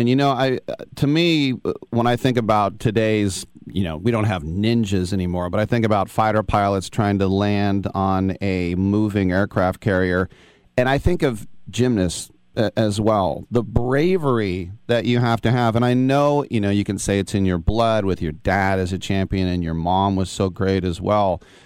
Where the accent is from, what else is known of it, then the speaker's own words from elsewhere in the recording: United States; And Nastia, we have two things in common. We're both American, and we both get migraines.